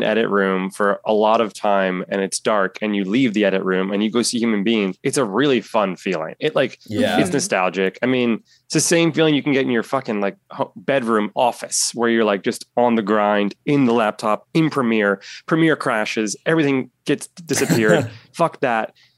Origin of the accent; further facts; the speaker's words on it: Manhattan, New York, United States; also born or lived in California; I mean, I am born and raised in Manhattan. I went to school in California. I lived in California for 7 years after college.